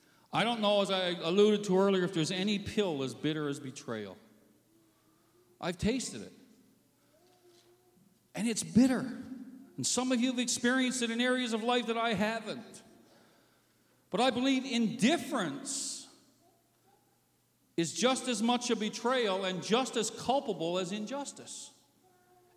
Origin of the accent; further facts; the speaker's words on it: Newfoundland and Labrador, Canada; also born or lived in St. John's; I come from Newfoundland, and we spent a number of years living in the capital area of St. John's